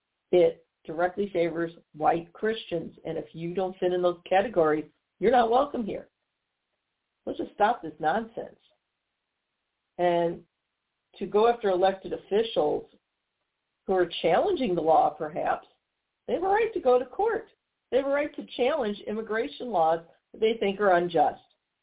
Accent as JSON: {"language": "English", "town": "St. Louis", "region": "Missouri", "country": "United States", "tie": "born or raised there", "said": "Here in my hometown of St. Louis, I got upset with a friend"}